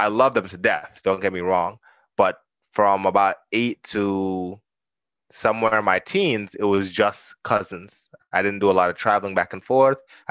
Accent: Saint Mary, Jamaica; also born or lived in Kingston; So I was born in Jamaica. I was born in Kingston, Jamaica. My family lived in St. Mary, which is essentially in the mountains. Beautiful, you know, low income. It's a lot of small houses, just kind of niched up there.

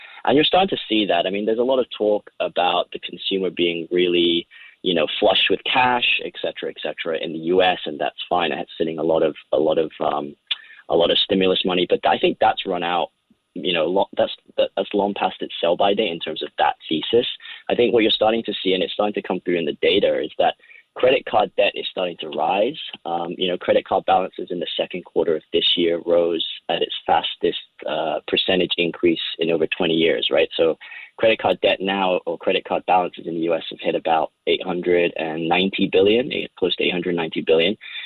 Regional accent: Hong Kong; I'm from Hong Kong

